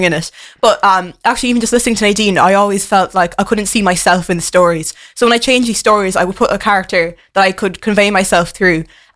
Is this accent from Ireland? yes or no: yes; Munster, Ireland; But, yeah, so … I'm from West Cork. I'm of mixed race heritage, mm-hmm. so Nigerian and Irish traveller.